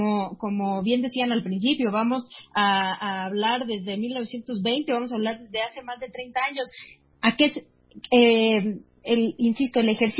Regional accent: Mexico; para que nosotros podamos obtener esta justicia que tanto deseamos como mexicanas y como mexicanos?

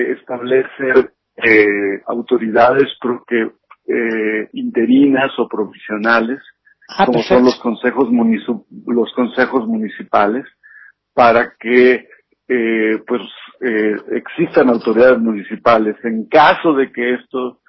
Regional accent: Mexico; nosotros como mexicanos

